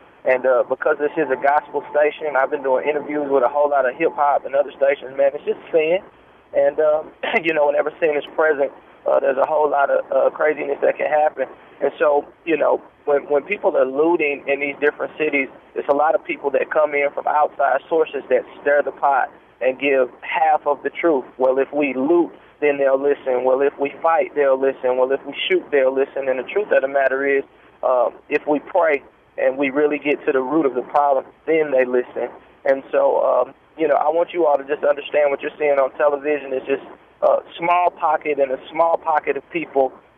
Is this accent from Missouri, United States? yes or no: yes; Berkeley, Missouri, United States; I'm from Berkeley, and that's about 3 miles away from Ferguson. My high school is actually in Ferguson.